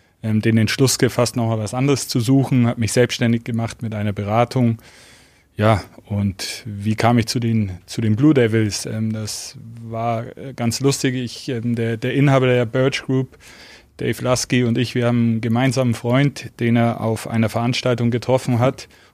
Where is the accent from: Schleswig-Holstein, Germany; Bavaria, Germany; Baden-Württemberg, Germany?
Bavaria, Germany; Augsburg; also born or lived in Garmisch-Partenkirchen; Gebürtiger Garmisch-Partenkirchner und dann in Augsburg aufgewachsen